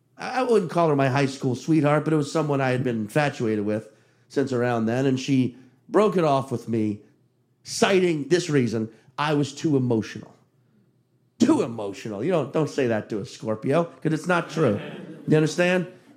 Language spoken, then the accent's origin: English; New Orleans, Louisiana, United States; I've said, oh, I'm from New Orleans, and they react like, woo!